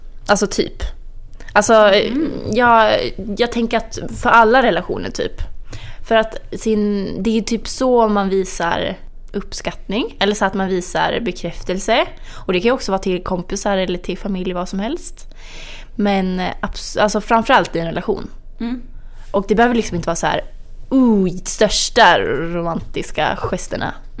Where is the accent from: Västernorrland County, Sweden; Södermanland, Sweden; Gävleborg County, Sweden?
Gävleborg County, Sweden; Alfta; Alfta heter det. Det ligger i Hälsingland.